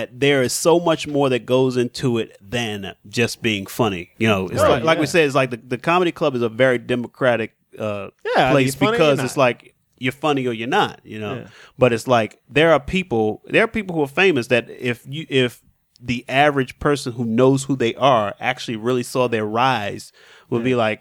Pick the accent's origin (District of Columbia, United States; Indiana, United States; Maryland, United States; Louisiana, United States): Maryland, United States; shot a Maryland Lotto commercial. Guess where I got cast out of? I got cast out of New York to go to my hometown to be in a lotto commercial.